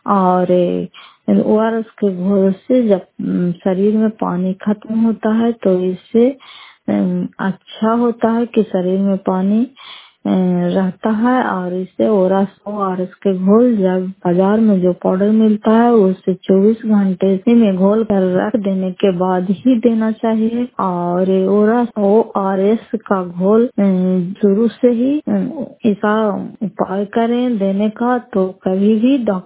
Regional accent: Fatehpur, Bihar, India; घर फतेहपुर, पंचायत मकरौता, जिला नालंदा और कराय पसुरा की निवासी हूँ।

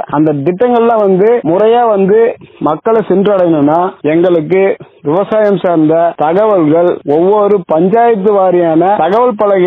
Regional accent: Anaikattu, Tamil Nadu, India; என்னுடைய சொந்த ஊர் வந்து செங்கல்பட்டு மாவட்டம் செய்யூர் வட்டம் அணைக்கட்டு ஊராட்சியிலிருந்து பேசுறேன். சார், எங்க பகுதி வந்து களிப்பு மண் உள்ள பகுதி.

